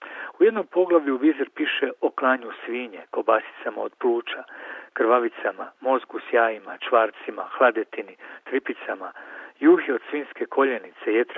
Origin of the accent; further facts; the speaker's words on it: Croatia; nemaju zasigurno toliko dobre i bogate zemlje kao mi Hrvati